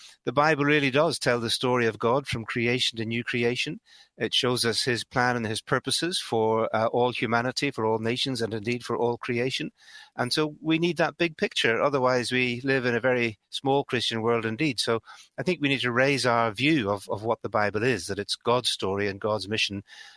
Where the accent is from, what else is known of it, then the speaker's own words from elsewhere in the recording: Belfast, Northern Ireland, United Kingdom; as you can possibly tell from the accent, I'm a Belfast boy. I grew up in Northern Ireland. My parents were Christian believers.